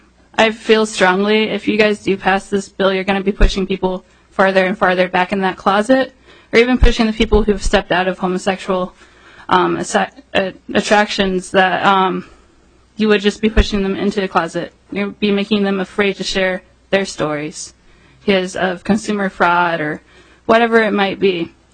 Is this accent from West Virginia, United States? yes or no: no; Nebraska, United States; now in Minnesota, United States; Because I grew up in Western Nebraska, super conservative rural area.